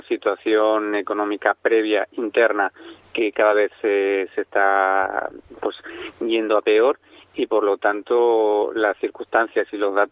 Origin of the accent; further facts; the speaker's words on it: Spain; somos españoles.